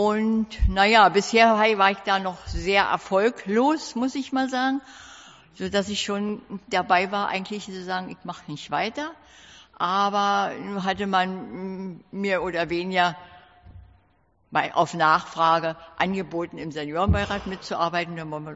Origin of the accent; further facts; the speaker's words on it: Schulzendorf, Brandenburg, Germany; now in Wildau, Germany; seit 2018 sind wir aus Altersgründen hier nach Wildau gezogen, da ja Schulzendorf nicht geschafft hat, für alte Leute was zu schaffen.